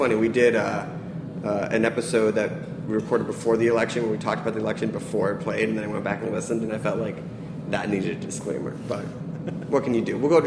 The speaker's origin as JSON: {"language": "English", "region": "East Coast", "country": "United States", "tie": "born or raised there", "said": "growing up in the East Coast"}